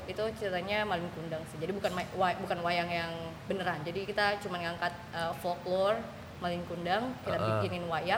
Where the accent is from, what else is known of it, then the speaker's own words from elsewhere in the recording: Indonesia; Udah, aku bilang dari Indonesia. Indonesia, where is that? Jadi aku bilang Bali.